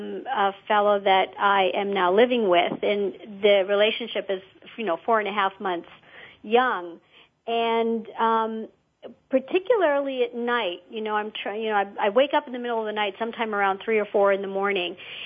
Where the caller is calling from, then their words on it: Ottawa, Ontario, Canada; Ottawa, Canada.